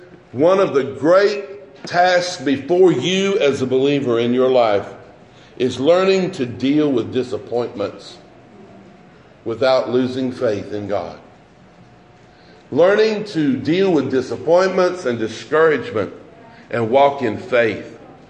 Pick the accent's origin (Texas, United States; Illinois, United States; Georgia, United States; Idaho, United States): Georgia, United States; I don't know about California and the other places because I'm from Georgia, but Six Flags over Georgia had the Scream Machine when I was a kid.